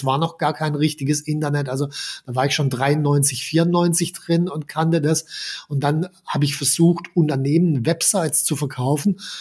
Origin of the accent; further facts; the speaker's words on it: Baden-Württemberg, Germany; Ursprünglich komme ich aus der Nähe von Stuttgart und bin aufgewachsen, ganz normal, Schule, Abi